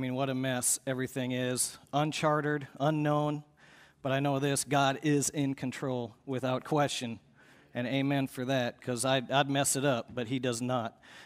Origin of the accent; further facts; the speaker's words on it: Minnesota, United States; But no, I grew up in Minnesota and busted family.